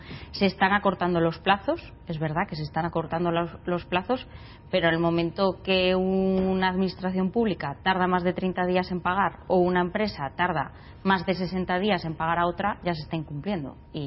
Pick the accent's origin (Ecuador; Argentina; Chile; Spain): Spain; León, Castile and León; Por Valladolid, a pesar de que soy de León.